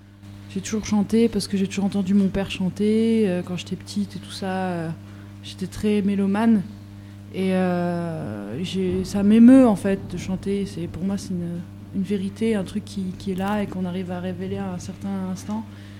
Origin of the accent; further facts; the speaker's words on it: Auton, France; je parlais d'Auton, mon village natal.